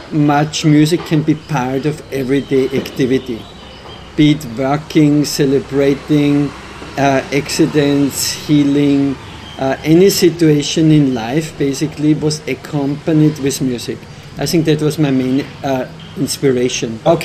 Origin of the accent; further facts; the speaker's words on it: Austria; born there; English is a second language; moved away; I was born on the Hungarian border, and then I lived for quite some years on the Slovenian border of Austria.